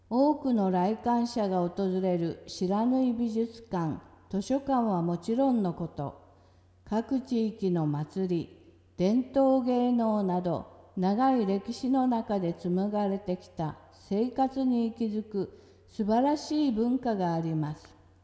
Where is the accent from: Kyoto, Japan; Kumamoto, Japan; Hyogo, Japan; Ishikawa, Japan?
Kumamoto, Japan; Uki; 私は宇城市に生まれ、宇城市で育ち、宇城市で生活してまいりました。